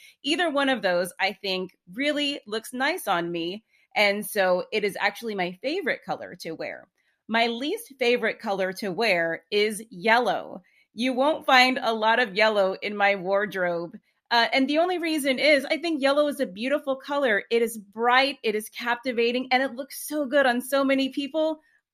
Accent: United States; I'm from the United States.

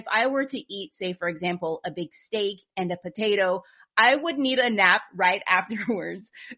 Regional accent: United States; I'm from the United States.

